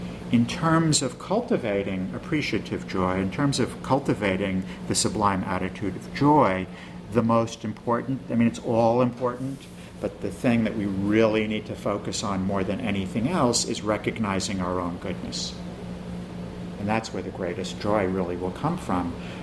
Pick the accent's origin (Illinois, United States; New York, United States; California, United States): New York, United States; accent: Long Island; Just so you know, I meant to say alms, but that's my Long Island accent.